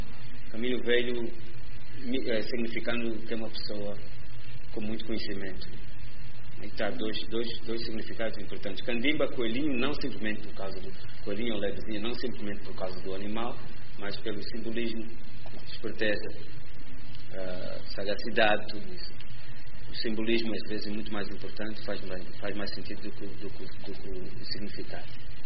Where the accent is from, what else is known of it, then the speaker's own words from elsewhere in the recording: Angola; also born or lived in Portugal; eu nasci em Portugal, não é tão fácil assim mudar. Eu nasci quando meu pai estava a finalizar os estudos universitários, e com um ano a família voltou para Angola.